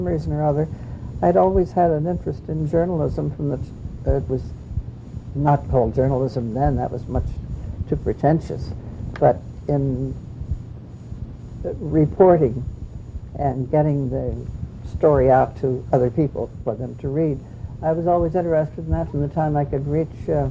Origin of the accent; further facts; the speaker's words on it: Gallitzin, Pennsylvania, United States; born there; I was born in Pennsylvania in a little coal mining town in the mountains called Gallitzin.